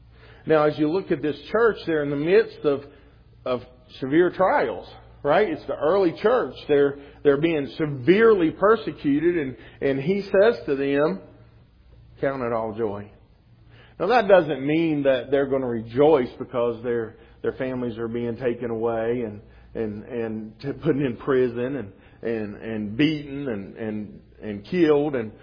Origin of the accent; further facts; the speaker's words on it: West Virginia, United States; but I grew up there in West Virginia, and in West Virginia, usually, at least in the day I grew up in, most people used coal or wood to heat their homes.